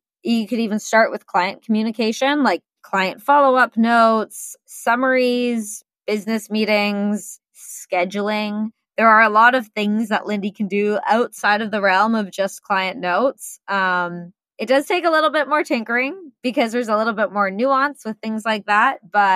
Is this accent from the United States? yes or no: no; Vancouver, British Columbia, Canada; I'm from Canada. I'm from Vancouver.